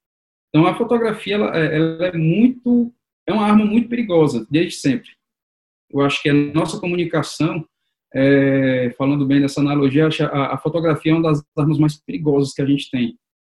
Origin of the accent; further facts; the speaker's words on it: Ceará, Brazil; born there; now in São Paulo, Brazil; São Paulo e onde eu nasci, Ceará.